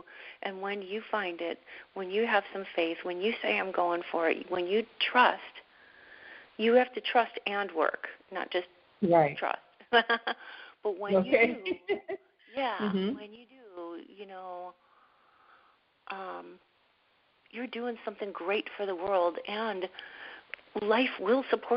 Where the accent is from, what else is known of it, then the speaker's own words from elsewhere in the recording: Chicago, Illinois, United States; I'm from the Midwest. I'm a Chicago girl, and I am your straight talking Midwestern love coach girl